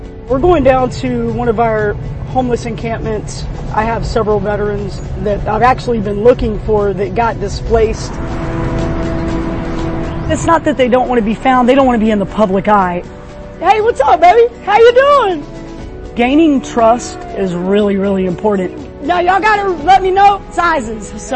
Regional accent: Fayetteville, North Carolina, United States; I grew up here in Fayetteville. Fayetteville is home to Fort Liberty, formerly Fort Bragg, home of the Special Operations Command, 82nd Airborne.

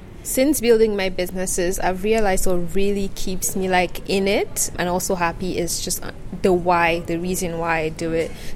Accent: Northern Nigeria, Nigeria; So growing up in Nigeria, I'm a northern girl, and a northern girl means that, you know, we're very conservative.

